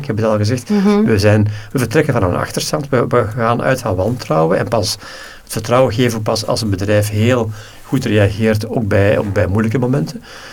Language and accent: Dutch; Flanders, Belgium; Vlaamse aard, onze dicht bij de mensen staan.